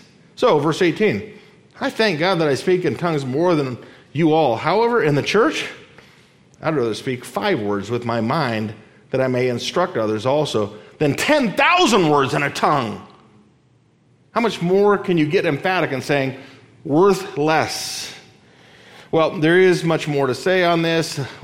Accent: Libya; I grew up in the country where that language is spoken. I grew up in Libya. I grew up in this country.

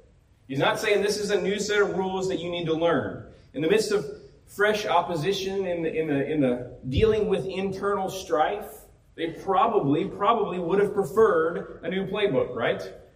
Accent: Alabama, United States; I know it's my home state. I just mentioned it was wonderful being back there.

